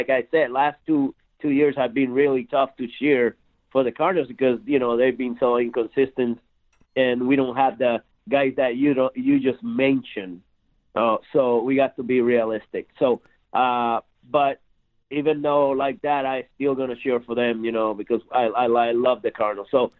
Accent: Puerto Rico; I tell you, I grew up in Puerto Rico.

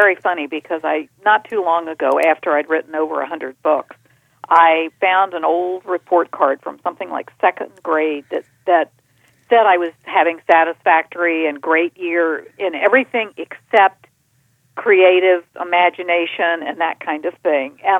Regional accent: Virginia, United States; I did. I grew up in Virginia.

